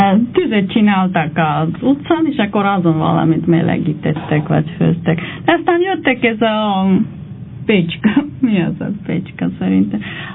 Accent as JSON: {"language": "Hungarian", "country": "Armenia", "second_language": "Hungarian", "said": "mi az örmények vagyunk, akkor az örmény nyelvet beszélünk"}